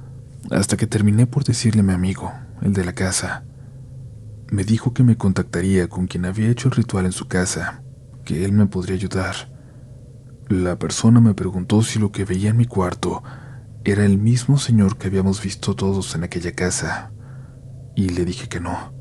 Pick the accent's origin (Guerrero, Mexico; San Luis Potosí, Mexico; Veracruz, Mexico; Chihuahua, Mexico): Veracruz, Mexico; Xalapa; Yo soy de Xalapa, Veracruz. Mi familia es de la Ciudad de México.